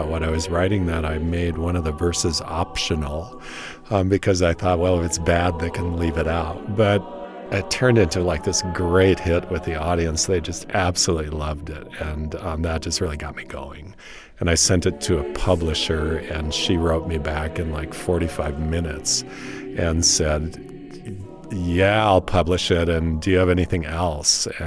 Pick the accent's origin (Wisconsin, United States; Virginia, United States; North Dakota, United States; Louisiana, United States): North Dakota, United States; Ashley; now in Denver, United States; But I had a friend who was from my hometown, Ashley, North Dakota, and he kept calling me and saying, why don't you come to Denver and study music? So I came to Denver